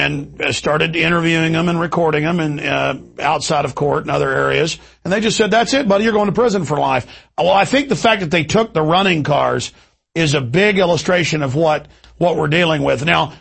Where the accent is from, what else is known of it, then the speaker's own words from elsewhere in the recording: Rockwall, Texas, United States; I grew up in Rockwall outside Dallas and watched the police steal the drugs